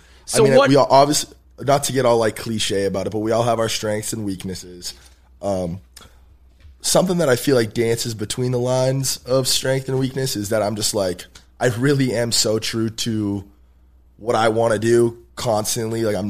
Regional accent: Lowell, Massachusetts, United States; You're from Lynn. I'm from Lowell. I had to come up, say what's up.

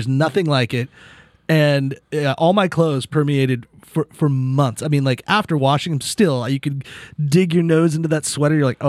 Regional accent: California, United States; And you know, as a Californian, we're always like, what's the next thing, what, how can we do this?

